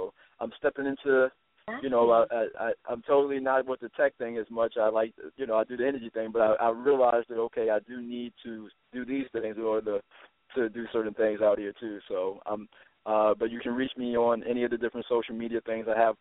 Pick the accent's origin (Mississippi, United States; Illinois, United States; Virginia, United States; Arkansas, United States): Virginia, United States; So I'm originally from Virginia, but it's 804 area code